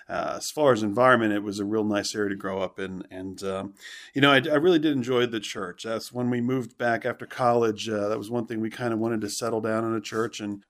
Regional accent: Lewisburg, Pennsylvania, United States; I was born and raised in Lewisburg, Pennsylvania, which is actually the area that we came here from.

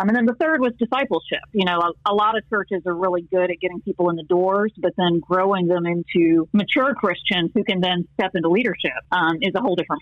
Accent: Ohio, United States; Well, I grew up in Ohio, so I'm a Buckeye.

